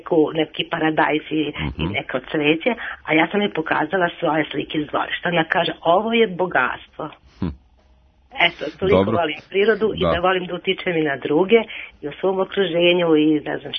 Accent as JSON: {"language": "Serbian", "country": "Serbia", "said": "Potičem samo sa Velike Morave."}